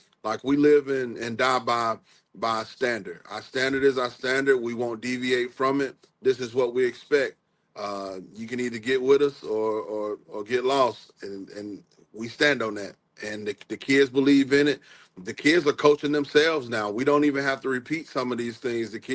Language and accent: English; Gastonia, North Carolina, United States; I hail from Gastonia, North Carolina, the big city out there beside Charlotte.